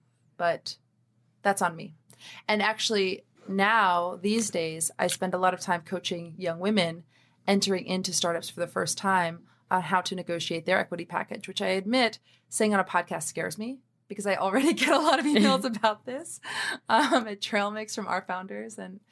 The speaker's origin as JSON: {"language": "English", "town": "New York City", "region": "New York", "country": "United States", "tie": "born there", "said": "I'll take a step back and say that I was born in Harlem, New York."}